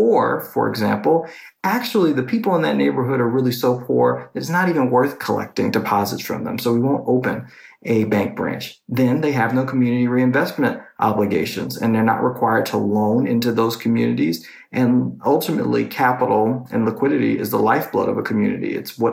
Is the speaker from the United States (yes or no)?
yes; New York City, New York, United States; now in Washington, United States; Well, I'm from New York City, and I'm living in Washington, D.C.